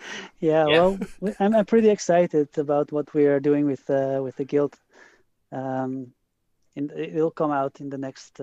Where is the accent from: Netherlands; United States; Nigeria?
Netherlands; Haarlem, North Holland; English is a second language; I'm going to have a small exhibition space in the center of Haarlem here, in my hometown.